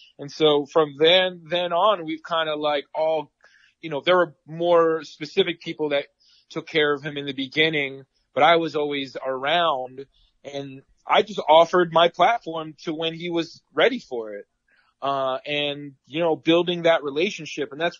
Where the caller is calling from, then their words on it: Minneapolis, Minnesota, United States; I'm calling from South Minneapolis, on Portland Avenue here in a new apartment that I just moved into